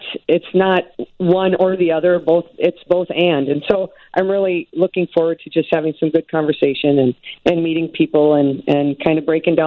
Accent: Minnesota, United States; So he was determined to convert me because I'm originally from Minnesota, you know.

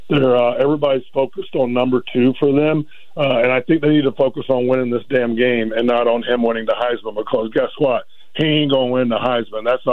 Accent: Charlotte, North Carolina, United States; I mean, I'm from Charlotte. I'm from the Charlotte area.

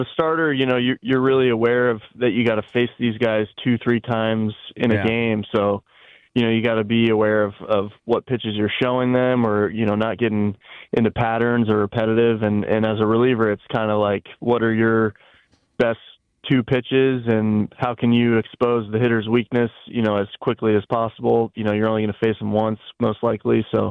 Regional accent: Houston, Texas, United States; also born or lived in Detroit; I was born in Detroit, but I actually grew up in Houston.

